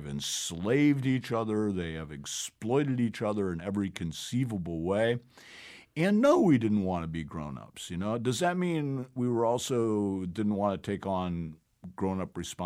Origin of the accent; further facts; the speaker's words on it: Toledo, Ohio, United States; I come from the middle of the country. I come from Toledo, Ohio. My family actually did. I looked it up. My family actually did have the median income in the early 50s.